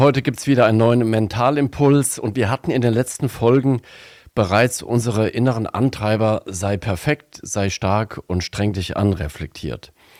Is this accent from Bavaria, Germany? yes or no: no; Limburg an der Lahn, Hesse, Germany; In meiner Heimatstadt Limburg an der Lahn gibt es eine Frau, die es grundsätzlich eilig hat.